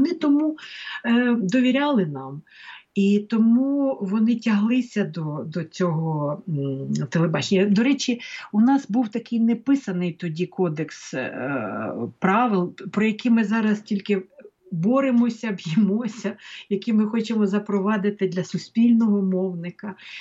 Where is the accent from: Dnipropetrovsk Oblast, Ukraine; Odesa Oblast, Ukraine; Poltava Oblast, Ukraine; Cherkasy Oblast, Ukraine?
Poltava Oblast, Ukraine; Pyriatyn; я ж з Полтавщини, з Гоголівського краю, у нас там всяке бувало.